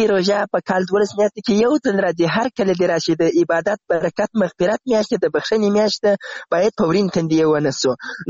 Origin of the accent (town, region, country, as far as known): Zabul, Afghanistan; now in Ghazni, Afghanistan